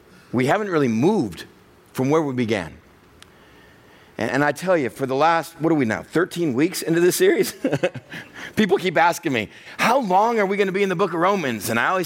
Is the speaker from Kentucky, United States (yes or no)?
no; Texas, United States; Even someone would pray in the old Baptist church I grew up in West Texas.